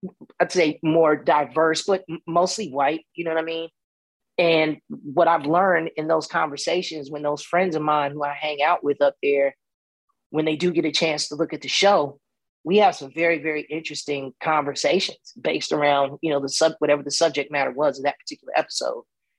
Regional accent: Chicago, Illinois, United States; You know, that was my upbringing. That was my reality of growing up in Chicago.

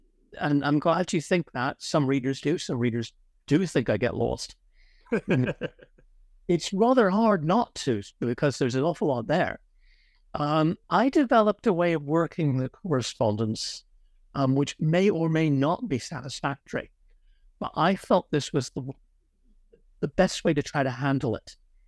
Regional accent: Ireland; also born or lived in Connecticut, United States; I happen to have been born in the United States, actually, in Connecticut. But I'm Irish. I was largely brought up in Ireland.

